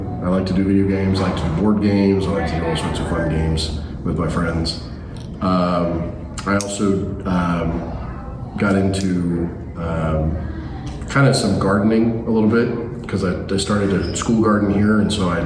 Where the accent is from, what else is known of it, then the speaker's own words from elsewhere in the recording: Tulsa, Oklahoma, United States; I grew up here in Tulsa.